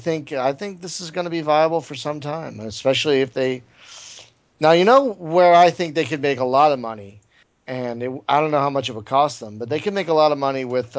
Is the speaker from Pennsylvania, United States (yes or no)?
yes; Philadelphia, Pennsylvania, United States; You know, because I'm from Philly and shit.